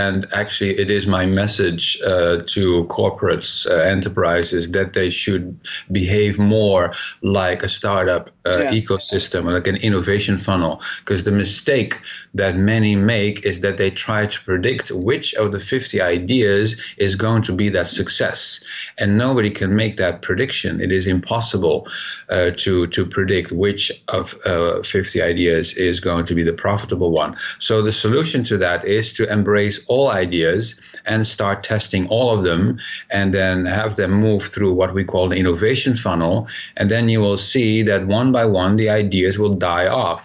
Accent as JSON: {"language": "English", "region": "Brussels", "country": "Belgium", "tie": "born or raised there", "lives_now": "Washington, D.C., United States", "said": "I am now here in Washington, D.C., but I see the same thing in my hometown in Brussels, Belgium."}